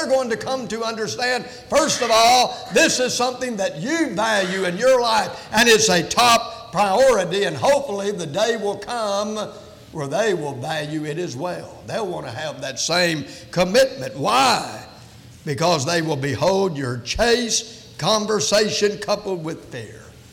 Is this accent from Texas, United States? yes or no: yes; Houston, Texas, United States; Of course, you know, we was raised in Houston.